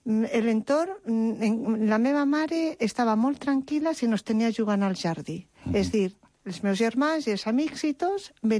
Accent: Oviedo, Asturias, Spain; Jo, a Oviedo. Soc asturiana.

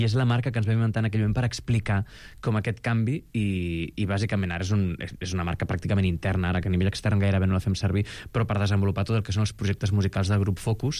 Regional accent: Catalonia, Spain; Som catalans, amb això.

